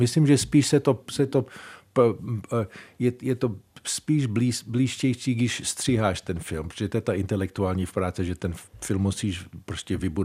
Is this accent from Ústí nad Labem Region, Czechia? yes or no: no; Prague, Czechia; born there; jsem se narodil tady v Praze, kde moc vody není, jenom řeka, že jo, Vltava.